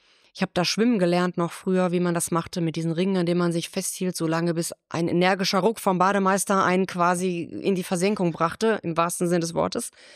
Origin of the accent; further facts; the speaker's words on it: Bielefeld, North Rhine-Westphalia, Germany; Also, ich komme ja eigentlich aus Bielefeld. Und ich bin schon zu meinen Grundschulzeiten mit meinem Papa damals auf den Ascheplätzen der Arminia rumgetobt.